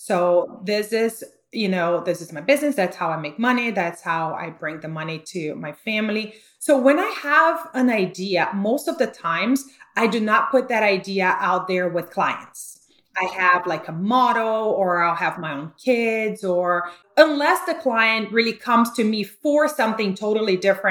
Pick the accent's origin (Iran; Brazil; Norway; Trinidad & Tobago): Brazil; moved away as an adult; now in United States; I'm from Brazil, so I moved to the US and had to, you know, just jump in jobs to make money and then decided to go to college.